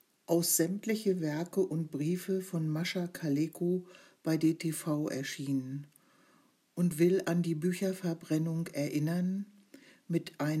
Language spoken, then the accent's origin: German; Bremen, Germany; ich komme aus Bremen von den Omas gegen rechts.